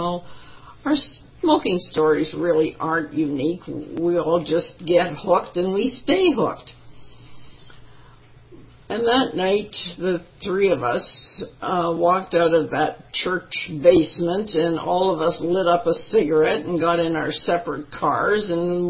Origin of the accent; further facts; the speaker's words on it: Canada; This was in Edmonton, Alberta. I'm a Canadian.